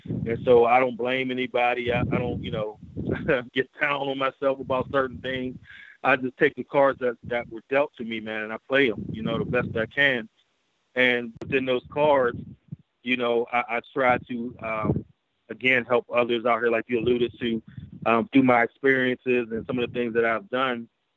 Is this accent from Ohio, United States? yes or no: no; Braddock, Pennsylvania, United States; Braddock in my early years was wonderful, man. I grew up in the projects for a minute, Talbot Towers, if anybody remembers tho